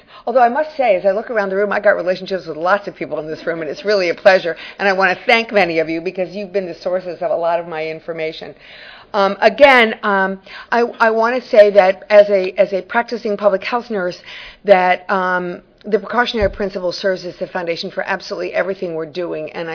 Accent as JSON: {"language": "English", "town": "Philadelphia", "region": "Pennsylvania", "country": "United States", "said": "Now I have to do a little aside and say, go Phillies. Sorry, I come from Philly."}